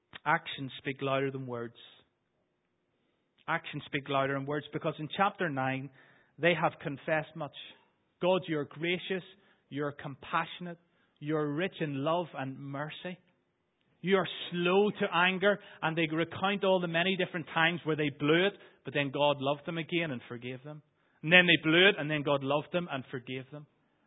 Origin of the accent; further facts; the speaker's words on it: Northern Ireland, United Kingdom; the first 15 years that I grew up in Northern Ireland was a difficult place to live